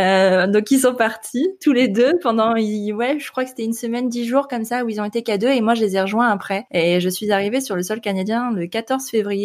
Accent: France; accent: French; Par contre, mon accent est pourri. Hein. J'ai l'accent typique français, ça c'est sûr. J'ai pas l'accent du Nord, mais j'ai clairement là un accent français quand je parle en anglais.

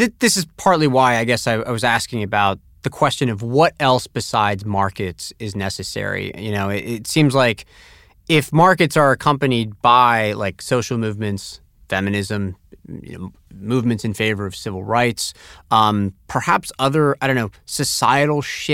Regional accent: Tampa, Florida, United States; So even as a kid growing up in Tampa, Florida, I still was able to enjoy it.

